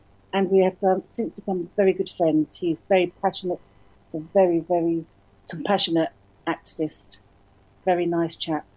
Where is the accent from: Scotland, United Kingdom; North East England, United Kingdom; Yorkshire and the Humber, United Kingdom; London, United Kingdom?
London, United Kingdom; also born or lived in Berlin / South Africa; But yeah, I was born in Berlin. I grew up in London. I lived in South Africa for many years. Then I came back to London and England.